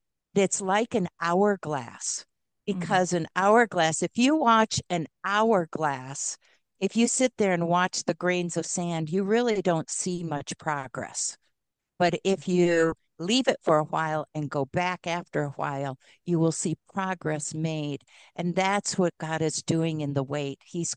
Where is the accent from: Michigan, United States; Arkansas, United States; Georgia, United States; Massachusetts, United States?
Michigan, United States; moved away as an adult; also born or lived in Maryland; I grew up in Michigan. We raised our kids in Maryland, and now we live in Colorado.